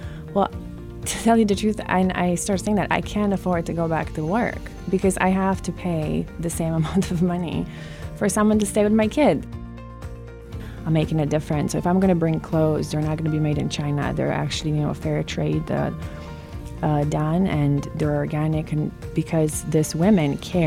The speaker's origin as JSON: {"language": "English", "country": "Romania", "moved": "yes", "said": "So I came here from Romania just about 15 years ago, and so we have that in common. I came here with $20."}